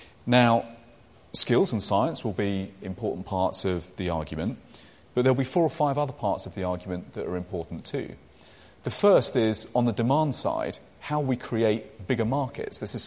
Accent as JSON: {"language": "English", "town": "Birmingham", "region": "West Midlands", "country": "United Kingdom", "tie": "born or raised there", "said": "If you think about George Cadbury from my hometown of Birmingham and the extraordinary Quaker tradition"}